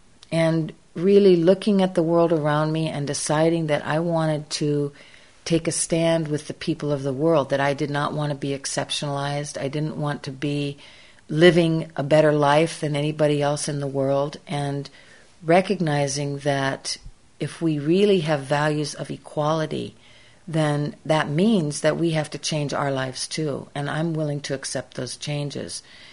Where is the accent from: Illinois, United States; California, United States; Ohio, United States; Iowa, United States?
Iowa, United States; I was brought up in Iowa. I really always have considered myself to be a very ordinary person.